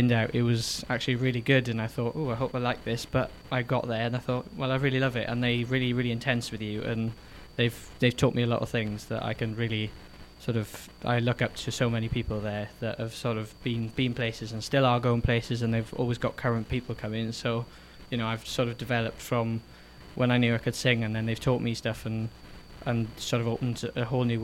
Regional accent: Wales, United Kingdom; accent: Welsh; now in Romford, United Kingdom; And then my friends here say, no, he's still got a Welsh accent. But then as soon as I come home from Wales back to Romford, everyone's like, wow, you've been to Wales, sort of thing.

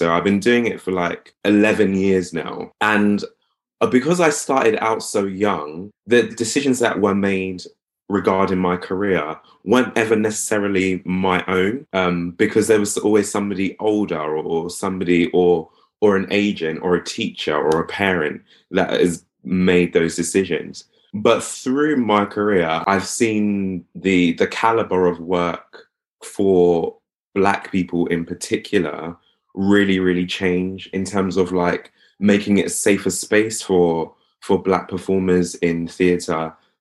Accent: United Kingdom; as a British person, a Black British person

